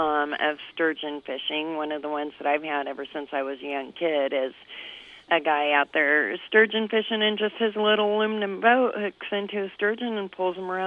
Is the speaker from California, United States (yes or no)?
yes; San Diego, California, United States; I grew up in San Diego, so.